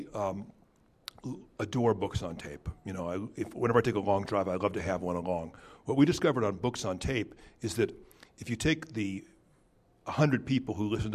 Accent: Hawthorne, California, United States; I was raised in Hawthorne, California, a town you might recognize as providing the settings for Quentin Tarantino's Pulp Fiction and Jackie Brown. Those movies capture the charm of my city.

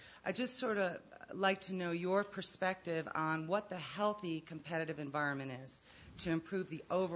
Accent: Chicago, Illinois, United States; I'm from Chicago, the state that has the dubious distinction of being 49th out of 50th in the per pupil allocation in the public school system.

